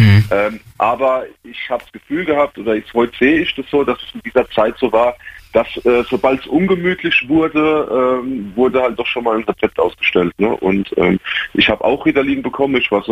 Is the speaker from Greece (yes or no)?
no; Rhineland-Palatinate, Germany; Ich meine, ich komme aus der Pfalz. Ich glaube, man hört es vielleicht.